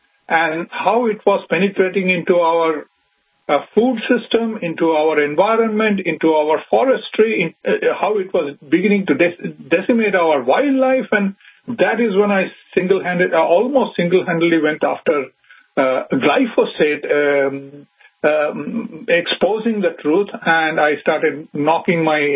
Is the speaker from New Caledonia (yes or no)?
no; India; born there; moved away as an adult; also born or lived in Hong Kong; I was, first of all, born in India. You can make out from my accent. I never worked in India.